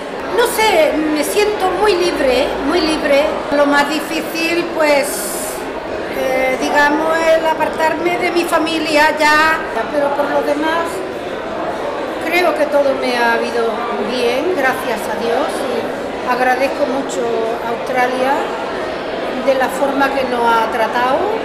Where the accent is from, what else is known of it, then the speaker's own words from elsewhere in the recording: Málaga, Andalusia, Spain; moved away; pensamos que el pescado era como el de Málaga, de mi tierra.